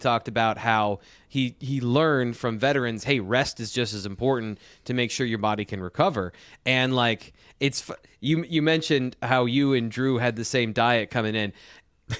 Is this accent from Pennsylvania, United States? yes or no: yes; Pennsylvania, United States; He is from that area, and I grew up just south in Pennsylvania from that area. I believe his cousins or some relative went to my high school.